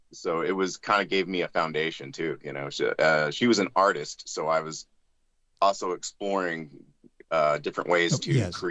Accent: Austin, Texas, United States; And so growing up in Austin, Texas, I grew up with a single mom.

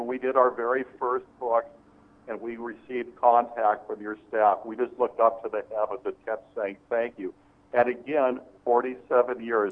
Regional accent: Seattle, Washington, United States; Well, I'm from Beacon Hill, Seattle, and a lot of my friends were non-white.

